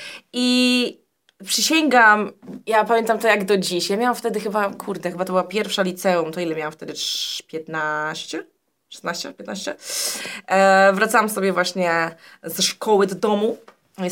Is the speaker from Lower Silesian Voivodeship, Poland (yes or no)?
yes; Jelenia Góra, Lower Silesian Voivodeship, Poland; ile czasu zajmie mi w Polsce, jestem z Jeleni